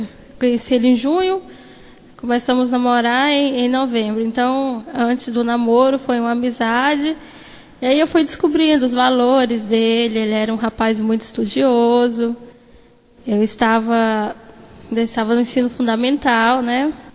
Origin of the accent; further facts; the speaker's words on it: Formosa, Goiás, Brazil; Eu sou de Formosa, que é uma cidade a 80 quilômetros de Brasília, fica em Goiás, então eu sou goiana, né?